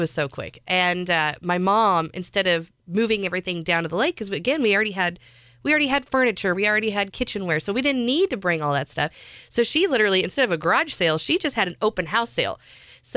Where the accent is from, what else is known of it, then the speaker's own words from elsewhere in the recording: St. Louis, Missouri, United States; I know with my childhood home, you know, I grew up in St. Louis